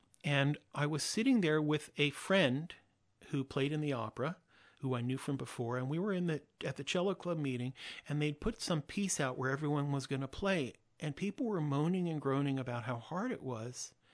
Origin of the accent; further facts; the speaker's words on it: Oakland, California, United States; When I had returned to the Bay Area, I grew up in Oakland